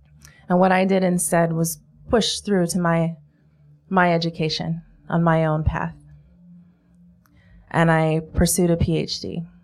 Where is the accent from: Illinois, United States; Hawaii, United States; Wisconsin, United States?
Hawaii, United States; Growing up in Hawaii, the ocean was my background and it was my sanctuary.